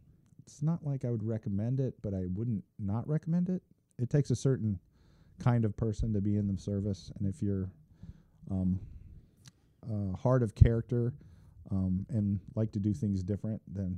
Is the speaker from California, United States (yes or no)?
no; Cocoa Beach, Florida, United States; Yeah, from Florida. I grew up high school in Florida.